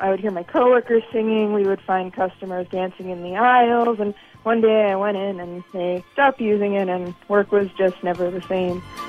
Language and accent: English; Philadelphia, Pennsylvania, United States; I'm from the Philly area